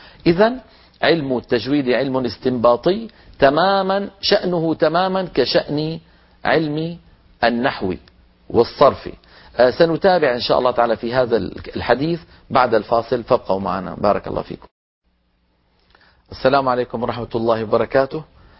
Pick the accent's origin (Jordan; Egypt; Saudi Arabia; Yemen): Yemen; Hadramaut; فمثلا عندنا في حضرموت يقلبون القاف قاف في كلامهم اليومي